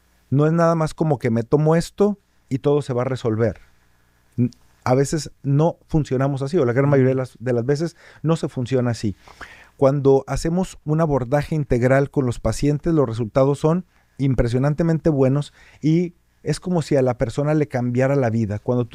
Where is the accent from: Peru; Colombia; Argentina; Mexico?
Mexico; voy a hablar de México porque soy mexicano